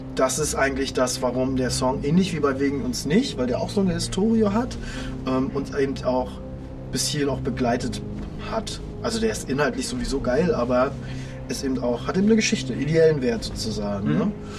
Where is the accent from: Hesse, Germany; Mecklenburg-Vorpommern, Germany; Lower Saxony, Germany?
Mecklenburg-Vorpommern, Germany; Greifswald; Ich komme ja aus Greifswald, habe dort studiert, ein bisschen zumindest